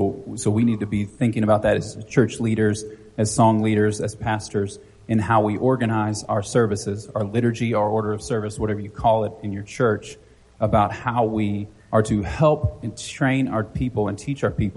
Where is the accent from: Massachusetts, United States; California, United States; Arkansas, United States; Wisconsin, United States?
Arkansas, United States; also born or lived in Florida / New Mexico; I grew up in Arkansas and then Florida and then to New Mexico.